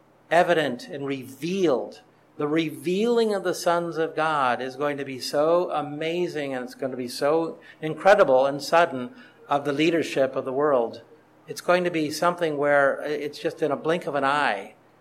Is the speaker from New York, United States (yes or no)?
no; California, United States; But I grew up in California all my life, and I lived in Southern California